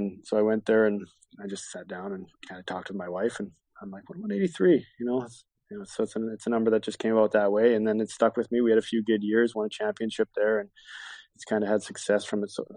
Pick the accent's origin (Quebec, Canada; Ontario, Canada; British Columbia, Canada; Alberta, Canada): Alberta, Canada; I come from Alberta. I live in Red Deer. So I'm about an hour and a half from Edmonton, and I'm an hour and a half from Calgary.